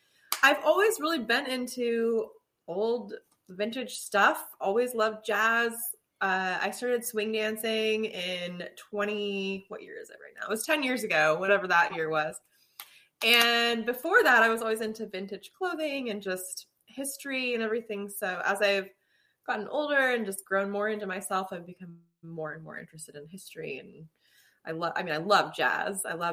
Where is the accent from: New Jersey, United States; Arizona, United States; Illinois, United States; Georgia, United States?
Arizona, United States; now in Los Angeles, United States; No, I grew up in Arizona.